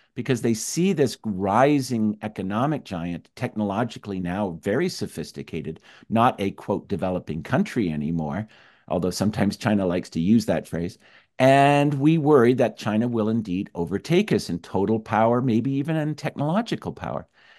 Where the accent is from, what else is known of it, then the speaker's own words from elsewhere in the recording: Canada; I'm a Canadian, by the way, so I did not grow up with the American Revolution and the language of taxation without representation and so forth that Americans learn in high school.